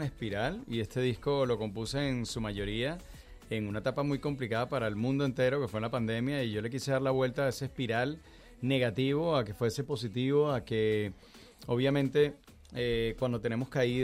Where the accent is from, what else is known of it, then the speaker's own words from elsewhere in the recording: Venezuela; Mira que yo vengo de Venezuela, que es un país